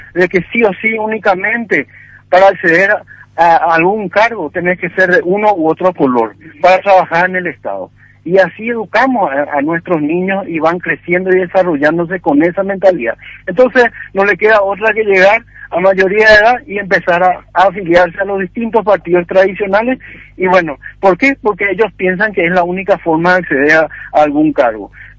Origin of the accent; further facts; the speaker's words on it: Asunción, Paraguay; now in Concepción, Paraguay; Yo soy de Asunción, en verdad. Y cuando me estaba preparando para irme a Concepción